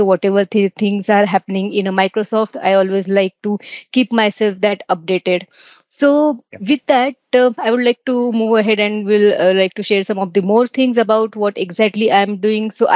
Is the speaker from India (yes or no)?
yes; Pune, Maharashtra, India; I'm from Pune, India. So, I have done my BSc in Computer Science from the Mumbai University. Then I moved to Pune to pursue my CDEC as a post-graduation.